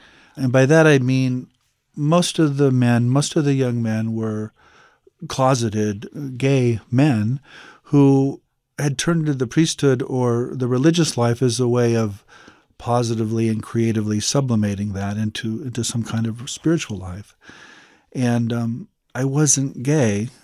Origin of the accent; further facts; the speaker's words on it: Nebraska, United States; I mean, I grew up in Nebraska in a farming community.